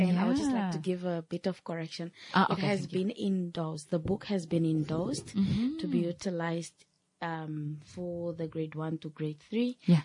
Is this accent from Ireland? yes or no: no; Okahao, Omusati, Namibia; now in Omakange, Namibia; I grew up in Bokahao. Mm-hmm. However, I have relocated now to Omakange. That is now my new home.